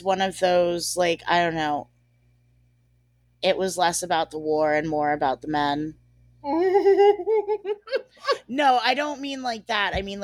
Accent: Vermont, United States; What do you think, because I'm from Vermont I can't handle violence?

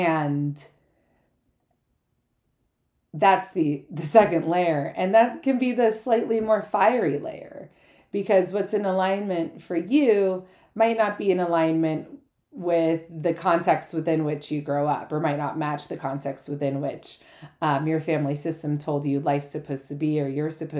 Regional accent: California, United States; I grew up in the Bay Area and I hella love saying hella, so we're going to do it.

